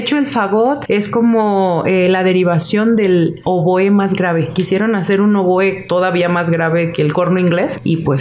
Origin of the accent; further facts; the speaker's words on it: Guadalajara, Jalisco, Mexico; nací en Guadalajara. Mis papás, mi mamá nació en DF, mi papá sí nació aquí. Ahora sí que soy originaria totalmente de aquí.